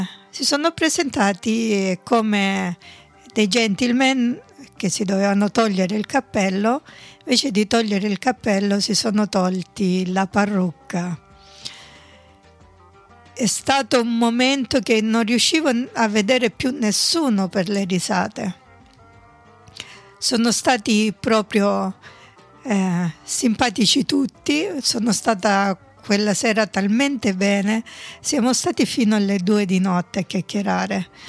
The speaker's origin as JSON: {"language": "Italian", "region": "Apulia", "country": "Italy", "said": "Ho detto: ah, bello, io pure sono salentina."}